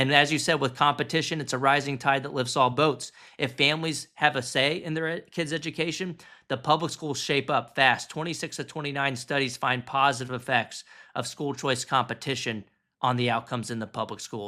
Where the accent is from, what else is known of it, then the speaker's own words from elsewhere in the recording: Texas, United States; we have found in states like my home state of Texas, other red states that have banned critical race theory